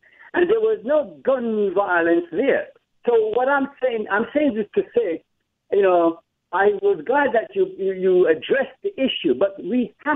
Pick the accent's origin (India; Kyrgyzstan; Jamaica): Jamaica; born there; Look, I was born in Jamaica. Jamaica is worse.